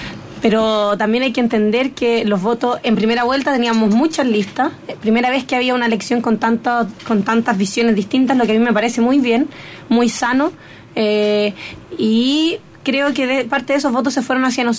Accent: Linares, Maule, Chile; Estuve en un liceo particular subvencionado, soy de Linares. Estudiar en región te da otra visión también de la educación.

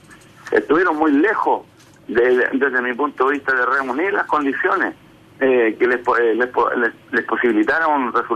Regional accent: Chile; nosotros debemos tener como demócratas chilenos

